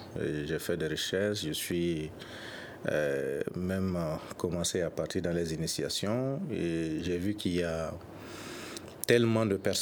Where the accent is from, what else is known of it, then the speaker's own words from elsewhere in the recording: Zeguedougou, Sikasso, Mali; Puisque moi, je viens de Zeguedougou